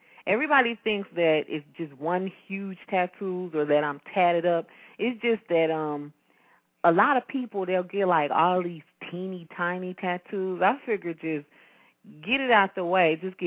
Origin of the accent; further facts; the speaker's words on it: Midwest, United States; now in Fairborn, United States; I'm from the Midwest, so I'm a spoken word artist.